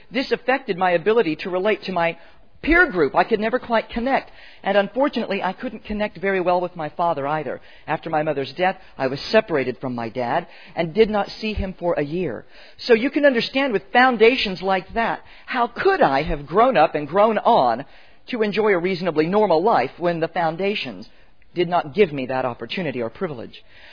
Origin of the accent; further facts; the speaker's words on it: United States; now in New Zealand; We've been living now in New Zealand for the last 3 years, but I suppose my accent betrays my original homeland is the United States.